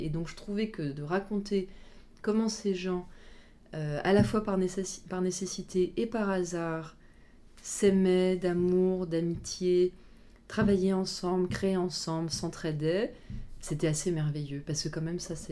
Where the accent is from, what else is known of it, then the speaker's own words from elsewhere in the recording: New Caledonia; Moi, je viens de Nouvelle-Calédonie, et en Nouvelle-Calédonie, on était une bande de copains au collège et au lycée.